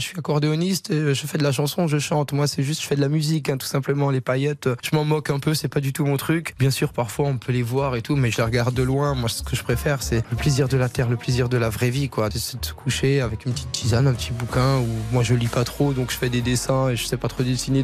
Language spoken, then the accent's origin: French; Grand Est, France; on vient d'Alsace, on vient d'un petit village.